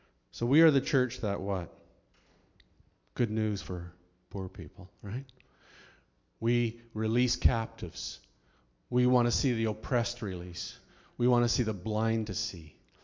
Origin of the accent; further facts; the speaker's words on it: Canada; We don't get it. Why? We're Canadian. We don't get that. We're peacemakers, right?